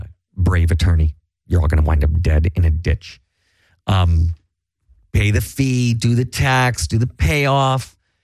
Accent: Ireland; I'm Irish.

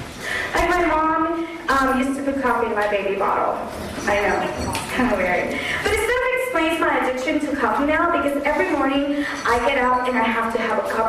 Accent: Puerto Rico; I'm Puerto Rican. So you're from New York? No? I'm from Puerto Rico.

